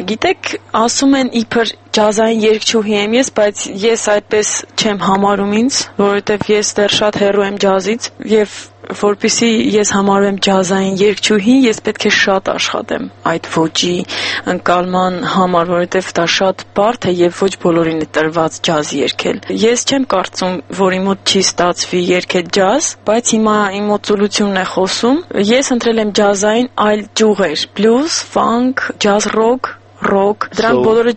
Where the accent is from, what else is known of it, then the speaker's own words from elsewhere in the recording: Vanadzor, Lori, Armenia; born there; իմ հայրական կողմը Թբիլիսը հայեր են, մայրական կողմս Մշեցի, բայց ես ծնվել եմ քաղաք Վանաձորում, Գիրովական